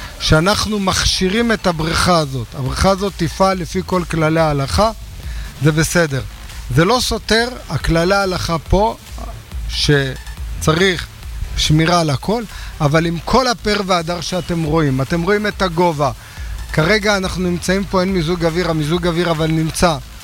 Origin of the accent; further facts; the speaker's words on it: Bnei Brak, Tel Aviv District, Israel; נולדתי בבני ברק, גדלתי בבני ברק